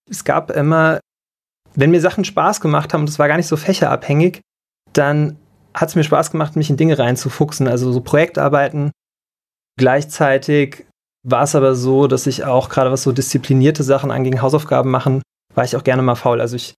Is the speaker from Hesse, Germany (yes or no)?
yes; Abergen, Hesse, Germany; Beziehungsweise so aufgewachsen in Abergen, das ist noch weiter draußen, so 40 Kilometer. Und Schwalbach war das nächste Krankenhaus.